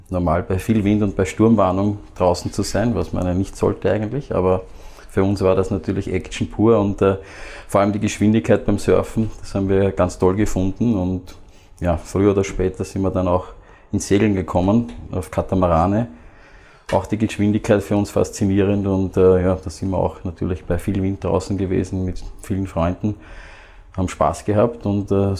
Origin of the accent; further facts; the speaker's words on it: Vienna, Austria; Ja, ich bin hier aufgewachsen in Wien und gar nicht weit weg von hier eigentlich.